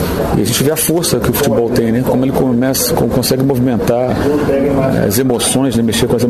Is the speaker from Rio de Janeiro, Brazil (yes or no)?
yes; Niterói, Rio de Janeiro, Brazil; no caso do Rio de Janeiro, eu sou de Niterói, então não deixa de ser a minha terra, né?